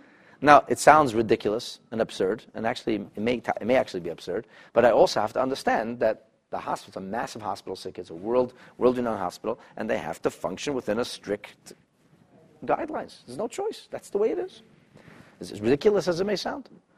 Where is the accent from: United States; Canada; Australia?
Canada; Our government is not so friendly to Israel. It hurts us as Canadian Jews.